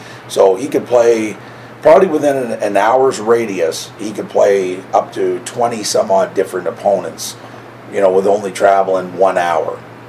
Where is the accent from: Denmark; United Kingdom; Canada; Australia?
Canada; now in United States; in my case, a Canadian living in the United States